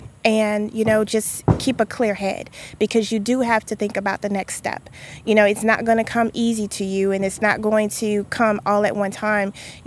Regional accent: New Orleans, Louisiana, United States; New Orleans will always be my home. That's where I'm from. That's where I was raised. But I didn't want to go back.

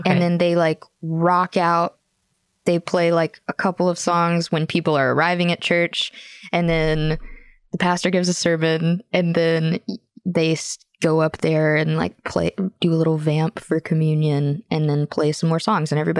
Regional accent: the South, United States; And because I grew up in the South with this whole like idea of original sin and like the worm theology of being nothing

